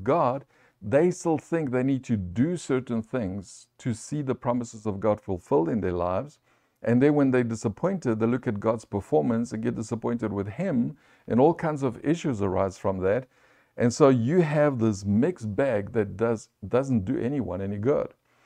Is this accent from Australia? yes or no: no; South Africa; now in United States; I was raised in South Africa, therefore, you Americans need to accept me that way, and this is how I'm going to be.